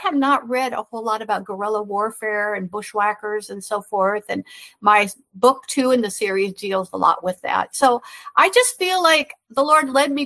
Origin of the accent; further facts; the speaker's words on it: Midwest, United States; I grew up in the Midwest. I did not know that West Virginia was part of Virginia until halfway through the war.